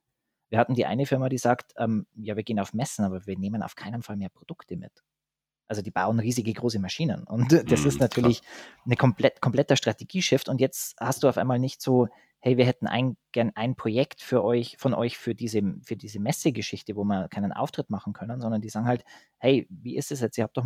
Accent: Southern Germany, Germany; dann machen wir es gescheit, wie man bei uns in Süddeutschland sagen würde.

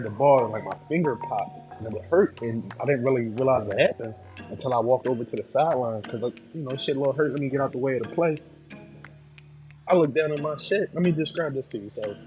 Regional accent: East Coast, United States; Now, me personally, I'm from the East Coast, so, you know, we basketball.

